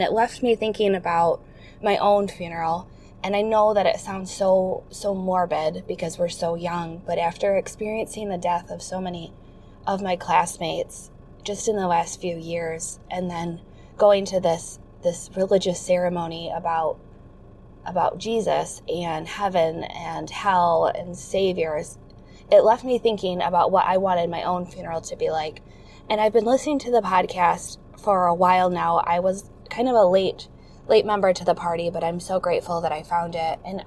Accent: Michigan, United States; I'm from Michigan. I am 26 years old

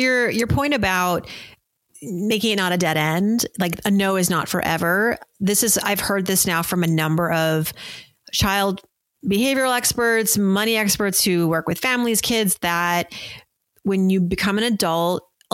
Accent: Massachusetts, United States; born there; I'll say the Celtics because I was born in Massachusetts.

